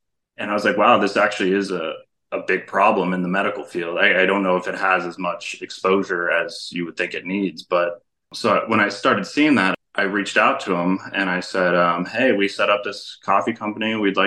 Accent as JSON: {"language": "English", "town": "Phoenix", "region": "Arizona", "country": "United States", "tie": "born or raised there", "also_born_or_lived": "Las Vegas, Nevada", "said": "I grew up in the West Coast, Las Vegas and Phoenix, Arizona, kind of between the two."}